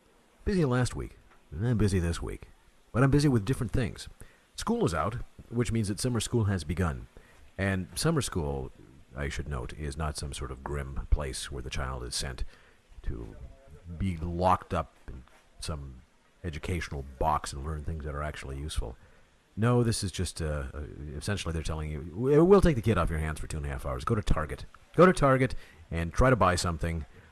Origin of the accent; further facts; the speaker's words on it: Fargo, North Dakota, United States; When I was growing up in Fargo